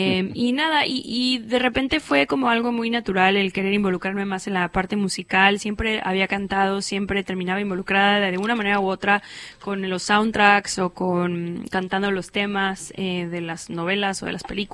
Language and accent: Spanish; Mexico; Hice televisión en mi país